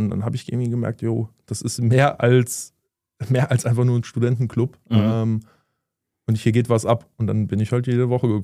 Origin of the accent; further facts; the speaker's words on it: Wiesbaden, Hesse, Germany; Ja, ich bin in Wiesbaden aufgewachsen, ganz genau.